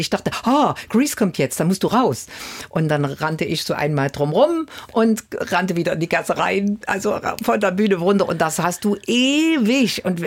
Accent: East Germany, Germany; ich komme aus dem Osten oder aus dem östlichen Teil Deutschlands oder aus der ehemaligen DDR

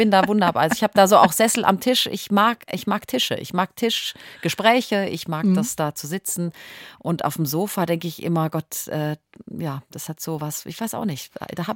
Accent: Ludwigsburg, Baden-Württemberg, Germany; ich komme ja aus Ludwigsburg, das ist bei Stuttgart

